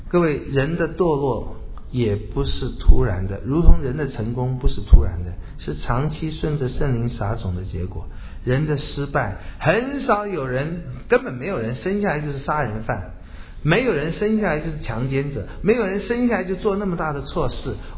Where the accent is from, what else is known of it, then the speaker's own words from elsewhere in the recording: Taiwan; 我们台湾在过去，我记得我们小的时候，那时候真的是比较穷，很辛苦